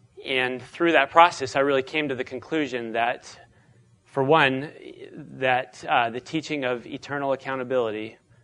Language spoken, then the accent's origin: English; Phoenix, Arizona, United States; But I'm actually originally from Phoenix, was born and raised there, and that's where, after college, went back home to Arizona, and that's where we flew in from today.